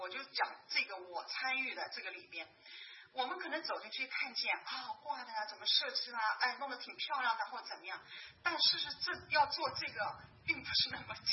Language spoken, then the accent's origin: Chinese; China; moved away; 华人哈，尤其我们从大陆来的比较欠缺一点，这方面我们从小没有这个机会练习。